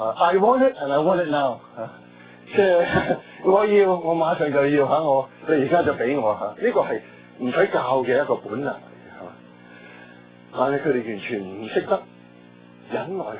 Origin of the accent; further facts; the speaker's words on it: Guangdong, China; 我哋廣東人會話你食咗飯食咗晏未啊等等